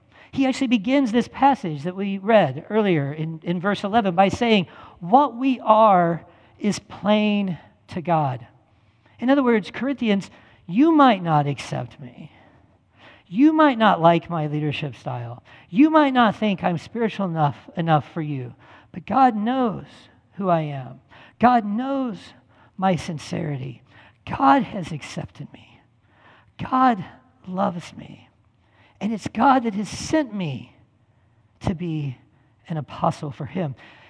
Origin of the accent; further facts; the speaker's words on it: Salem, Missouri, United States; And they're, you know, this is rural Missouri. I grew up in the Salem, Missouri area. So this is rural Missouri. They're farmers, they're fishermen, they're mechanics.